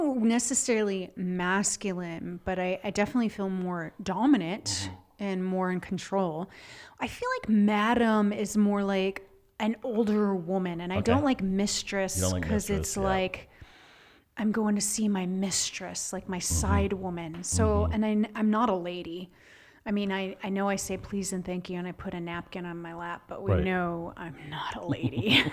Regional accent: United States; I'm American. I'll do what the fuck I want.

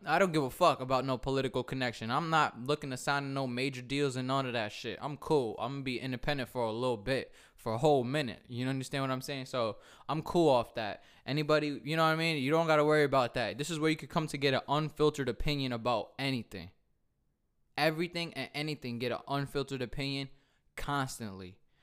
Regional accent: Old Bridge, New Jersey, United States; I'm just saying, I'm from Old Bridge, New Jersey. That's when my shit's Bridge Boy.

